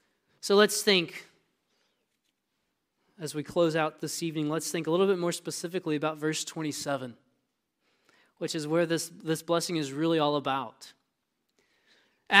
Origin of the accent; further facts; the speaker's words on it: Texas, United States; You know, I mentioned I'm from Texas, so forgive me, I like country music.